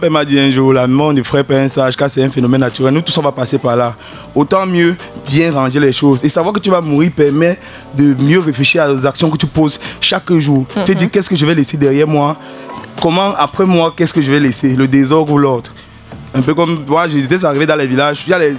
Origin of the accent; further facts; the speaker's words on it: Cameroon; nous, en tant que Camerounais, comme ce n'était pas accessible, on a développé une autre stratégie